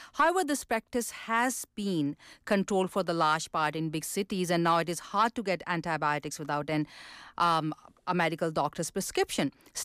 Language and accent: English; Pakistan; I myself have experienced and witnessed this phenomenon growing up in Pakistan.